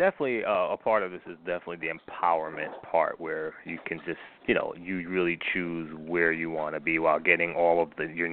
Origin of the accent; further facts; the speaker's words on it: United States; listen, I'm American